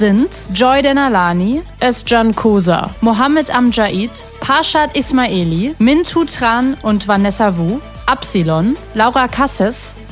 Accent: Berlin, Germany; Ich bin Berlinerin, um genau zu sein, bin ich Kreuzbergerin. Und mein Vater ist vor mehr als 30 Jahren aus Syrien nach Deutschland eingewandert.

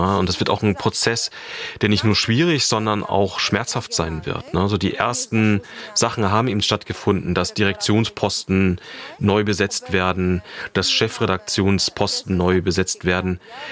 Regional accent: East Germany, Germany; Ich bin in der DDR aufgewachsen

